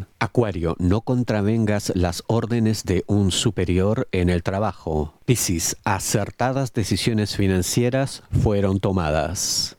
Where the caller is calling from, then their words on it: Buenos Aires Province, Argentina; Bueno, yo le hablo de la provincia de Buenos Aires.